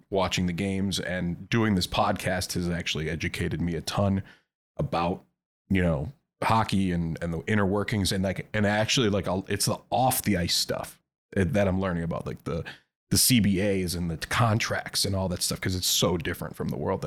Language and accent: English; Green Bay, Wisconsin, United States; I'm from the Green Bay area. I'm a big Packer fan.